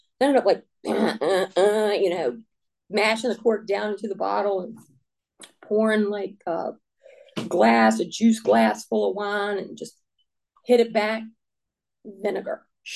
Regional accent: Quentin, Virginia, United States; It was a teeny tiny church he preached at as I was growing up in Quentin, Virginia.

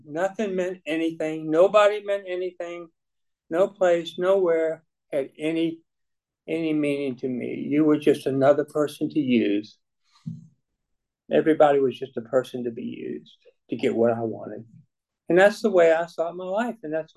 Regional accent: Sandston, Virginia, United States; I'd be going to Sandston to see my best friends that I grew up with down in Sandston

